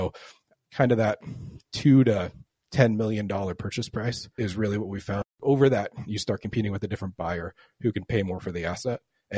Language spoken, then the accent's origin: English; Chicago, Illinois, United States; I'm from Chicago.